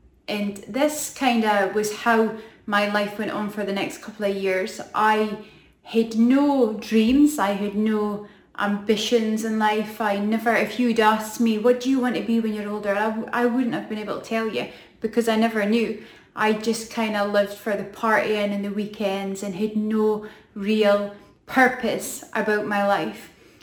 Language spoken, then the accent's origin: English; Aberdeen, Scotland, United Kingdom; I'm not from the Brock originally. I just kind of married into the Brock, but I'm originally from Aberdeen. I am one of four kids. Growing up was good, had a good life.